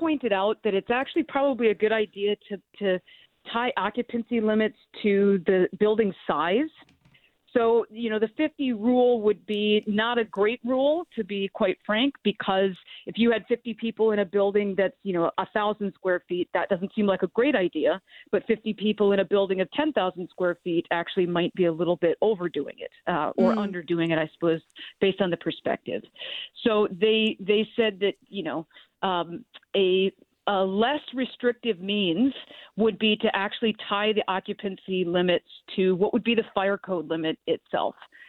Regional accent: South Dakota, United States; I'm from South Dakota, they haven't at all placed any COVID restrictions

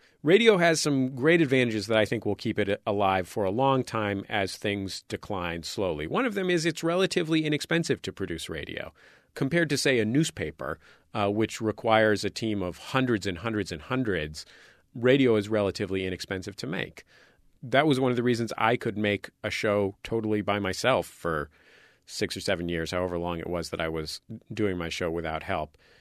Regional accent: San Francisco, California, United States; now in Los Angeles, United States; You know, I live here in Los Angeles. And I grew up in San Francisco.

